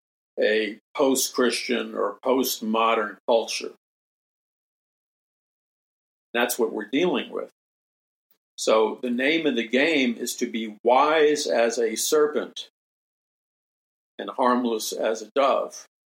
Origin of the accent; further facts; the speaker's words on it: New York City, New York, United States; Growing up in New York City, I mean, you would walk out from, you'd walk out of a large building.